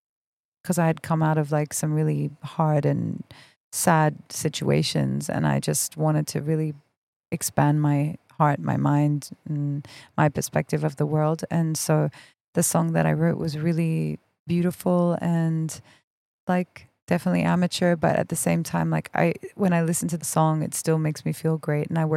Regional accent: Australia; first language Farsi; English is a second language; also born or lived in Belgium; I was born in Belgium, mm-hmm. and I grew up in Australia. And like, yes, definitely it's good to have a strong command of the English language. But then also on the other hand, my Farsi isn't great, which is my mother tongue.

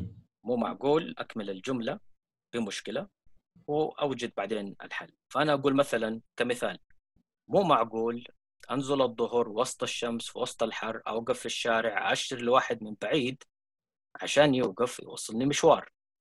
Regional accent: Saudi Arabia; عندنا في السعودية تقريبا 43% من العاملين اليوم على رأس العمل من مواليد جيل الألفية

